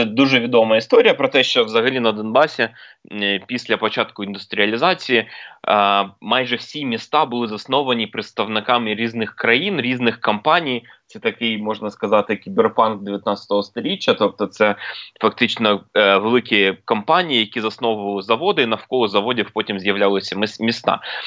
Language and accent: Ukrainian; Donetsk, Donetsk Oblast, Ukraine; ну, ми самі з Донецька, ми знаємо, що дуже жахливе, як виглядає війна